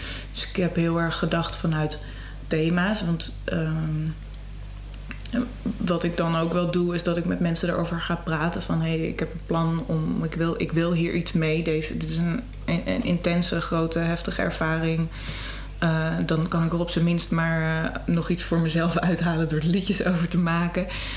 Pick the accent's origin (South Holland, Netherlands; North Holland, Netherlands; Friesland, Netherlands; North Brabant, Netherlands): North Holland, Netherlands; Amsterdam; ik hou ook wel van dat wat plattere Amsterdams, omdat daar ik ben geboren in de Jordaan. Ik ben echt een Amsterdamse.